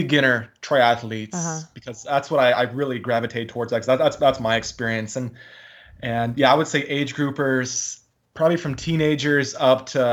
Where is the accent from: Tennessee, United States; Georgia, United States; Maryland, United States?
Maryland, United States; I'm born and raised in Maryland.